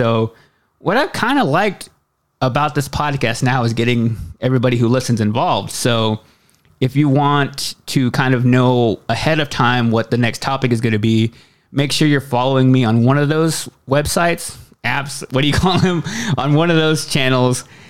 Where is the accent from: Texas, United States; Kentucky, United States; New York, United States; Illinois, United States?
Texas, United States; Waxahachie; most of the time when I bring up that I'm from Waxahachie, nobody knows where it is, nobody knows how to pronounce it.